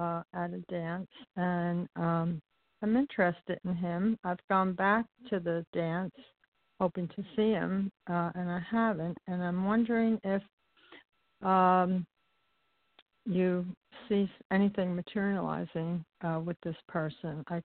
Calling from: Florida, United States; I'm calling from Florida.

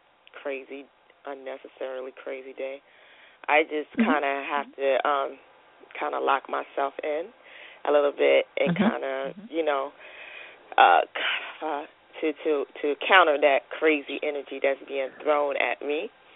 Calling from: North Carolina, United States; Carolina.

